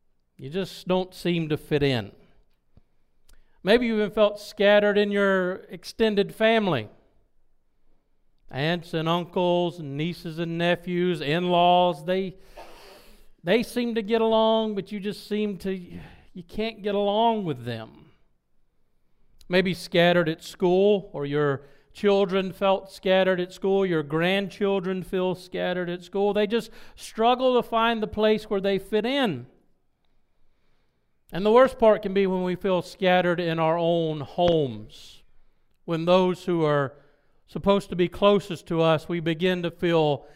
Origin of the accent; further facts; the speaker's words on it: South Carolina, United States; now in New York, United States; Then I tell them, "No, I'm from the South." The thing is, when I go back down to South Carolina for a visit to visit my family, they look at me strange now